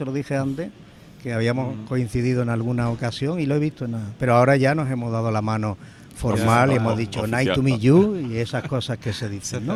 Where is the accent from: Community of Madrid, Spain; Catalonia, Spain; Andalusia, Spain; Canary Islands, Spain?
Andalusia, Spain; Dos Hermanas; que empezó en Dos Hermanas, en mi pueblo